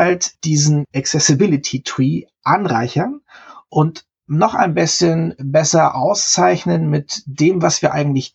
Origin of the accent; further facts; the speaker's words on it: Kiel, Schleswig-Holstein, Germany; Ich bin in Kiel aufgewachsen.